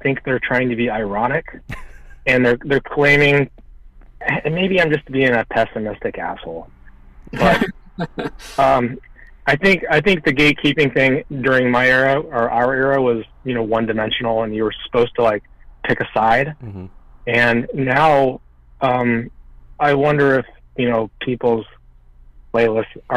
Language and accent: English; Omaha, Nebraska, United States; I mean, we grew up in Omaha and there was this huge Midwest quote-unquote emo movement going on